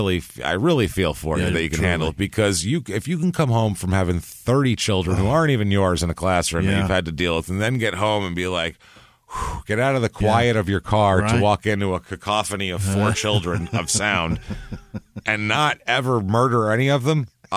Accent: New York, United States; I don't know if the Catholic Church is different, but growing up in New York, the church is you have your old people who are...

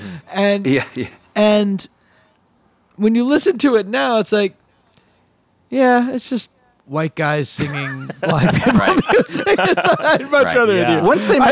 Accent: Massachusetts, United States; I'm from Massachusetts, but my best friend made it.

